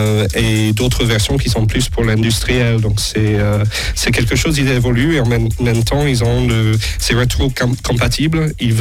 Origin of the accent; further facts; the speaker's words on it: Provence-Alpes-Côte d'Azur, France; Moi je viens du Vaucluse, donc du Grand Sud.